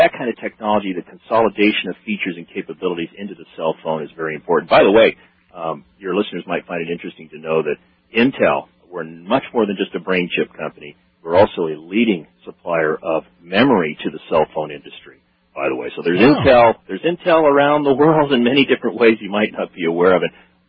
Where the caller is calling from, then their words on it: Portland, Oregon, United States; Here, I'm calling you from Portland, Oregon, or just